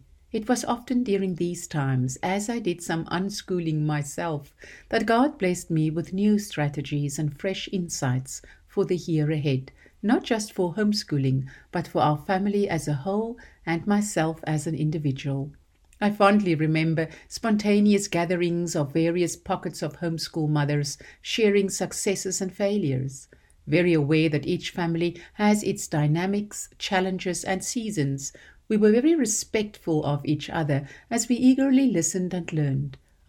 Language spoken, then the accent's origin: English; South Africa; Growing up in South Africa, the concept of homeschooling was unknown, at least in the circles we moved.